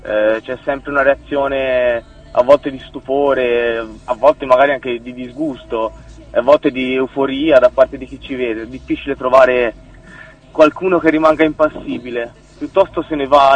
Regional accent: Pontedera, Tuscany, Italy; Noi siamo di Pontedera e dintorni, che è vicino a Pisa.

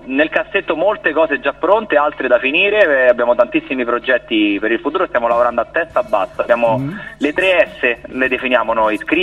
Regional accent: Fiumicino, Lazio, Italy; Saremo live venerdì questo a Fiumicino, quindi dalle nostre parti.

